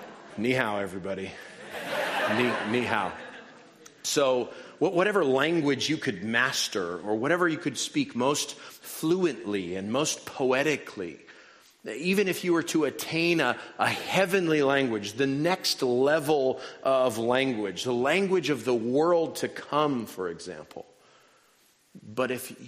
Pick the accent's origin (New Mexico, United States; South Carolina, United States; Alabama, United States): New Mexico, United States; first language Spanish; English is a second language; So whatever your preferred heart language is, mine is Spanish, I'm from New Mexico.